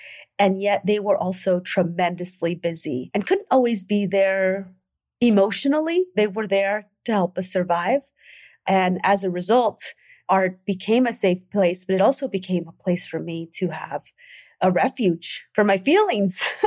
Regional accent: United States; born there; I was born in the United States, but being in a country that really didn't reflect me, not in the English world and not in the Spanish world. Growing up in a mixed race family

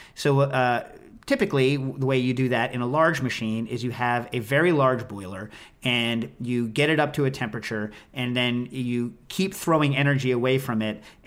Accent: United States; I'm an American.

